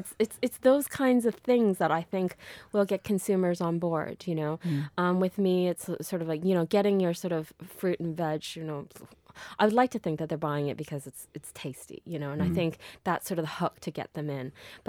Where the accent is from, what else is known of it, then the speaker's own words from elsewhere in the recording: Canada; moved away; I mean, it's unfortunate to say, I mean, I come from Canada, but one of the things that attracted me to this country is that people love to queue